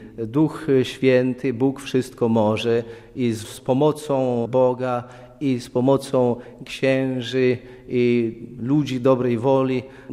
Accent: Ostrołęka, Masovian Voivodeship, Poland; born there; Urodziłem się w Ostrołęce, chociaż mieszkam na wsi, bo moi sąsiedzi należą do miasta Ostrołęki, a ja już należę do gminy, która się nazywa Olszewo-Borki, obok Ostrołęki.

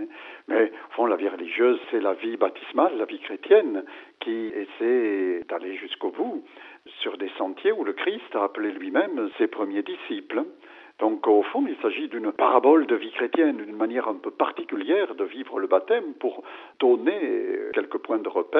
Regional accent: Lourdes, Occitanie, France; Je viens de Lourdes

